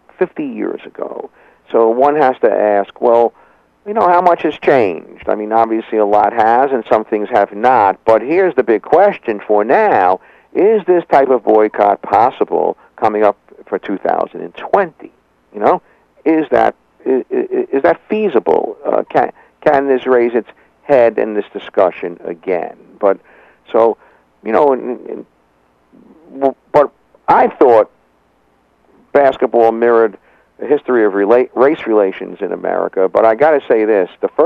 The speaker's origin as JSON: {"language": "English", "town": "Brooklyn", "region": "New York", "country": "United States", "tie": "born or raised there", "said": "When I was a kid growing up in Brooklyn, it gave me an opportunity to leave the cramped house"}